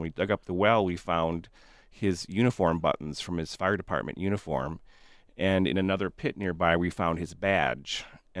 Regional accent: Traverse City, Michigan, United States; now in Arizona, United States; I grew up in Traverse City, Michigan. I came out to Arizona to go to grad school at ASU.

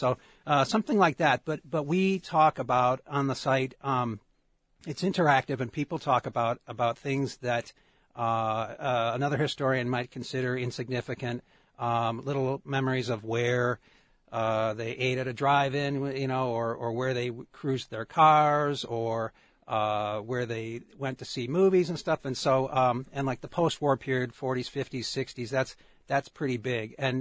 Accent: Chicago, Illinois, United States; now in Tucson, United States; I'm from Chicago originally.

